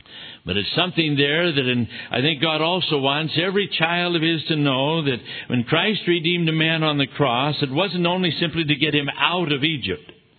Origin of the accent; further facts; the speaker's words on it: Ireland; I'm Irish. I've got red hair or something. It just comes with me. I'm a born fighter.